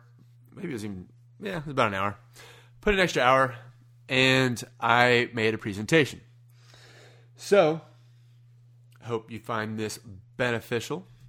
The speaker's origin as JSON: {"language": "English", "region": "Kansas", "country": "United States", "said": "if I butcher your name, it's because I'm from Kansas."}